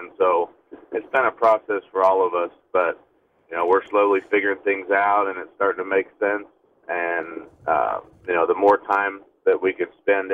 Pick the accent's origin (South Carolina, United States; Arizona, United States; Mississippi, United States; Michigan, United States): Arizona, United States; I grew up in Arizona, which obviously is a different type of heat.